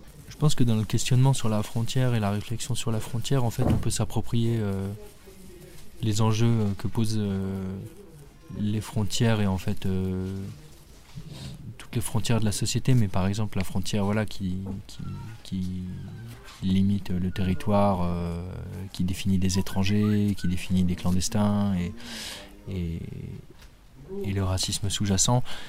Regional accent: France; nous, en tant que Français qui avons tous les droits

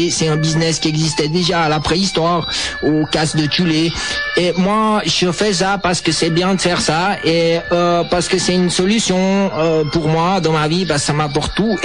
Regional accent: Montreux, Vaud, Switzerland; born there; né à Montreux le 15 novembre 1979

